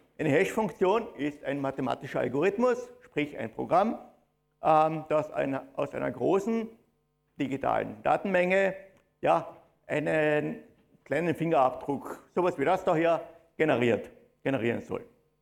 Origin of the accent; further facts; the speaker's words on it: Graz, Styria, Austria; Ich komme aus Graz, hört man vielleicht am Dialekt.